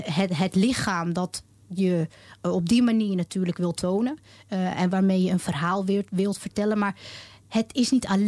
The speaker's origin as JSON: {"language": "Dutch", "town": "Lopik", "region": "Utrecht", "country": "Netherlands", "tie": "born or raised there", "said": "Ja, ik ben geboren in Utrecht, opgegroeid in Lopik. Ik heb tot zeker aan mijn 21ste jaar in Lopik gewoond. Maar ik had besloten om ook niet heel ver van Lopik af te wonen, zodra ik het ouderlijk huis zou verlaten."}